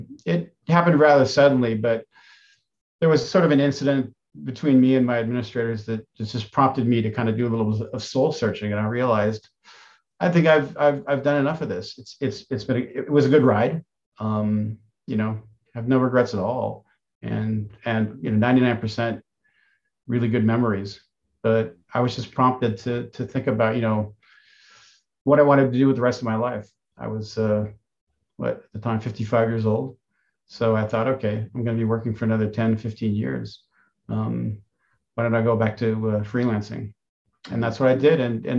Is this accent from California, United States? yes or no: yes; California, United States; You know, growing up in California, in Marin County, it was in its own way a good place and a good time.